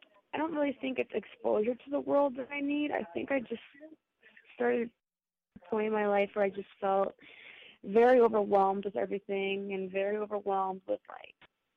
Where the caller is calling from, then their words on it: Connecticut, United States; From Connecticut.